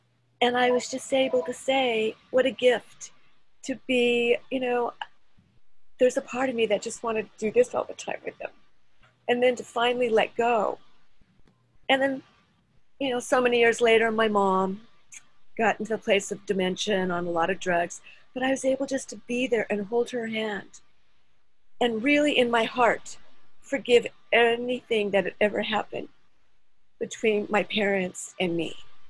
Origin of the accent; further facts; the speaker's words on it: California, United States; Southern California where I grew up, and I always see my parents.